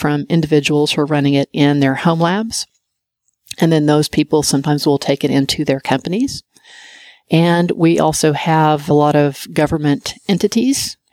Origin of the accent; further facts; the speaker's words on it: Oklahoma, United States; I'm too old. I'm from Oklahoma originally.